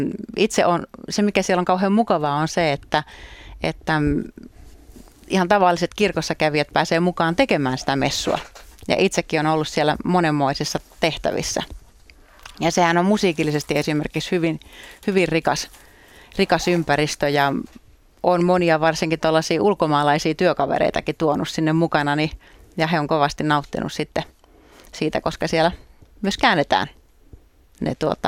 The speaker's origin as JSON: {"language": "Finnish", "town": "Ähtäri", "region": "South Ostrobothnia", "country": "Finland", "tie": "born or raised there", "said": "Ja olen tuolta Pohjanmaalta kotoisin, syntynyt Ähtärissä."}